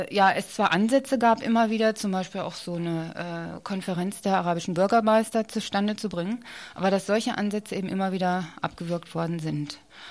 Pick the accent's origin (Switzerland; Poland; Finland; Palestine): Palestine; Ich würde mich als Palästinenser da nicht aufstellen lassen